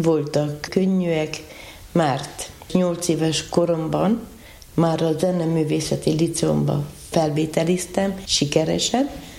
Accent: Florești, Cluj County, Romania; a 7 gyerek közül én, mint az 5. születtem Százfenesen, a többiek Kolozsvárot, mert Kolozsvárról távoztak ki édesanyámék, hogy udvarunk legyen, hogy a gyerekeket jól tudják nevelni. Városiból vidékiek

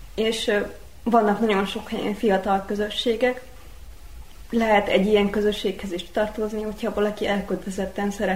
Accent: Győr, Győr-Moson-Sopron, Hungary; győri származású vagyok, 28 éves

